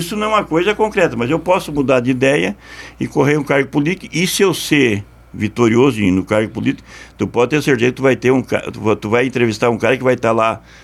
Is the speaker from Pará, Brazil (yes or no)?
no; Turvo, Santa Catarina, Brazil; also born or lived in Araranguá; Eu nasci no Turvo, né, meu sangue é turvense, né, sempre fui turvense, né? Morei 11 anos em Aranguá, cidade maravilhosa, cidade de, né, mas sempre joguei futebol aqui, sempre vim pro Turvo, né.